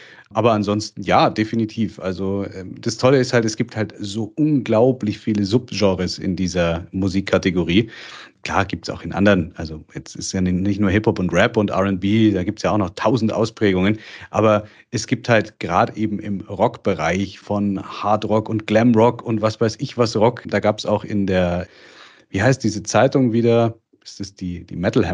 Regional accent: North Rhine-Westphalia, Germany; wie man bei uns im Ruhrgebiet sagt

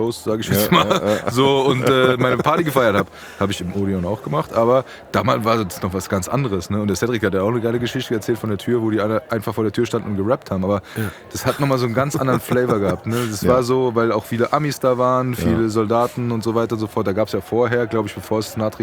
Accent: Frankfurt, Hesse, Germany; wir sind ja Frankfurter, ja?

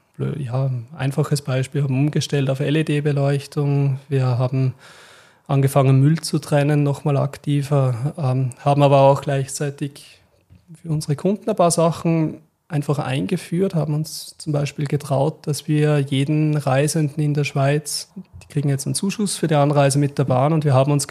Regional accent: Austria; ich bin ursprünglich aus Österreich

